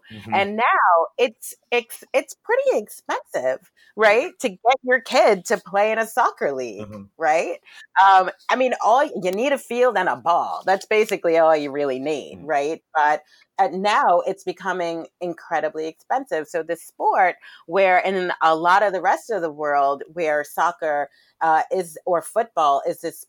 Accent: Brooklyn, New York, United States; That's what it looked like when I was growing up in Brownsville. And even in Brooklyn, it was too expensive to play baseball back then.

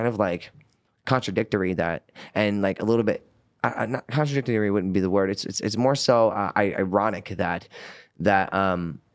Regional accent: Finland; first language Finnish; English is a second language; which means love in Finnish, my native language.

